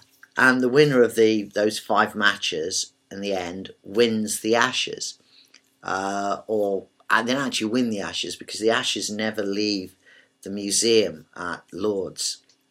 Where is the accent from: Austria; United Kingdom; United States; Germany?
United Kingdom; Yorkshire and the Humber; I'm a Yorkshireman.